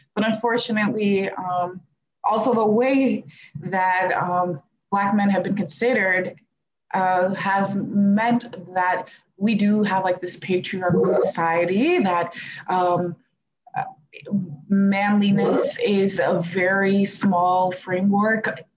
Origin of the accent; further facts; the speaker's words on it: Tennessee, United States; also born or lived in Ghana; I was born in Ghana to Burundian parents and grew up in the United States, but mostly in Tennessee, right near Southern Adventist University. So that's my heritage and ethnicity.